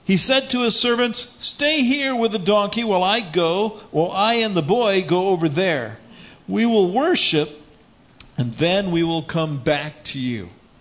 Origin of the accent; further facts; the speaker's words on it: Huntington, Indiana, United States; born there; also born or lived in Jamaica / Sierra Leone; I was born in Huntington, Indiana. A few months later, I moved to Jamaica. We were there for 4 years. Moved to Sierra Leone, West Africa for 3 years.